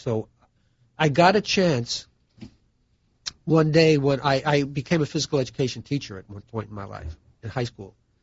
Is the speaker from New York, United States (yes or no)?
yes; Bronx, New York, United States; I grew up in the Bronx, and you were defined by your environment, by how good a ball player you were.